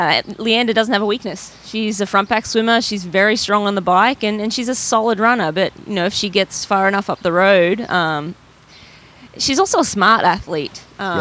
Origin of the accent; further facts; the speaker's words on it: Brisbane, Queensland, Australia; I grew up in Brisbane, Australia, and summers are hot.